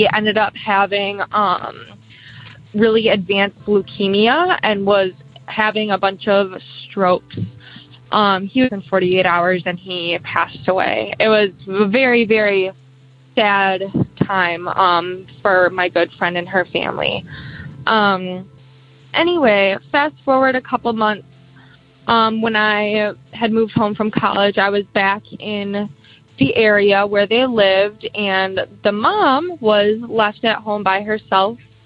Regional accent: Wisconsin, United States; I am from Wisconsin.

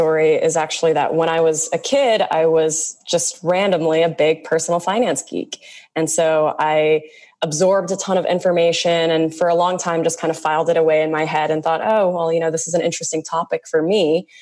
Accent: Illinois, United States; And then some other states, like my home state of Illinois, where there is a state income tax benefit, but only for the Illinois plan.

